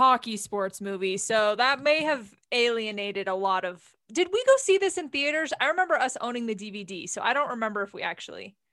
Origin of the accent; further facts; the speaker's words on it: Utah, United States; Oh, we profusely apologize to you because we're from Utah.